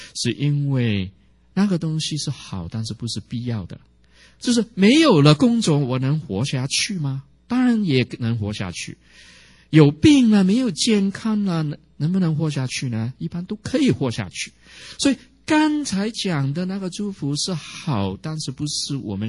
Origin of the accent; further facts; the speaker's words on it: China; 所以我们中国人，我们就好就是好了，所有都是好了。